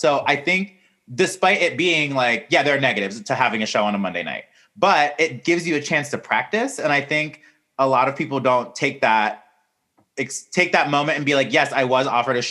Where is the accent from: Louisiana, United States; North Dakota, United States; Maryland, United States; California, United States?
Maryland, United States; So I'm actually from Maryland. I was in Miami for grad school when I started doing drag.